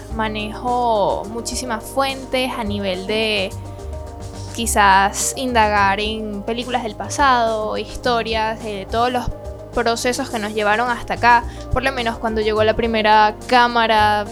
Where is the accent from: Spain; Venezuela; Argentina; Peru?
Venezuela; nosotros como ciudadanos no sabemos de las películas que tienen nuestro nombre, que claro. tienen nuestro acento, nuestra cultura. Y yo quería pues responder esa pregunta de por qué los venezolanos rara vez consumen cine nacional